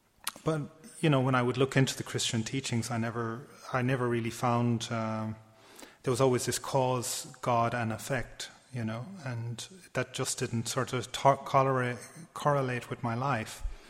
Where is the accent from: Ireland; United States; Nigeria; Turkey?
Ireland; Munster; I was born in Ireland, in Tipperary, and it's a very rural place, very far away from the Buddha Dhamma. And I was born in a Christian family and background, and very simple, like farming community.